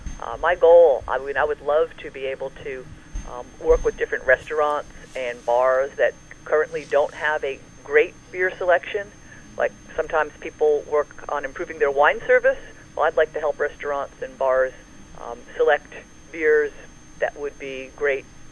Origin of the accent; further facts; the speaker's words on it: Northeast, United States; now in Norfolk, United States; Well, you know, I'm from the East Coast and the Northeast. I live now in Norfolk, Virginia